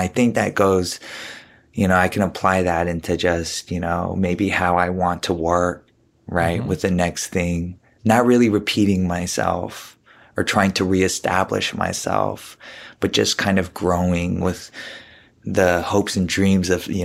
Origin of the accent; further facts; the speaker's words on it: United States; I remember being a little kid and, you know, being Korean American